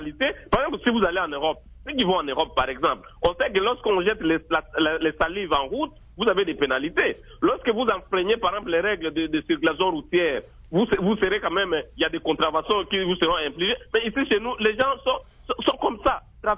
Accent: Équateur, DR Congo; Moi, je suis de l'Équateur, par exemple.

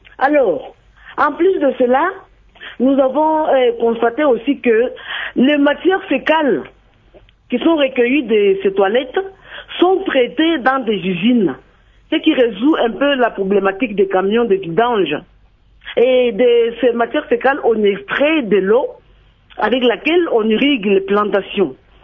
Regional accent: Bukavu, South Kivu, DR Congo; Comme certains endroits ici chez nous à Bukavu.

